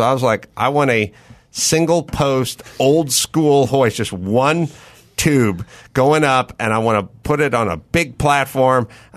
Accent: North Hollywood, California, United States; back in the day when I grew up in North Hollywood, this place called Mighty Muffler and another place called Magic Muffler.

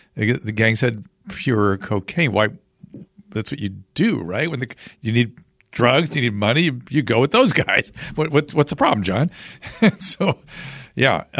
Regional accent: Australia; I'm from Australia. I lived in Australia.

